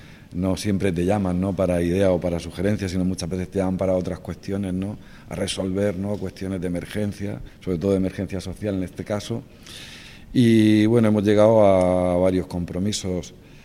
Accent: Cartagena, Region of Murcia, Spain; born there; Estoy aquí por una cuestión de orígenes. Yo nací aquí en Cartagena y vivo aquí en Cartagena

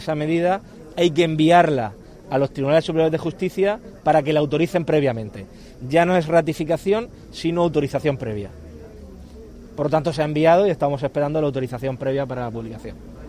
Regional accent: Region of Murcia, Spain; se nos sigue perjudicando a los ciudadanos de la región de Murcia y se nos trata como españoles de segunda.

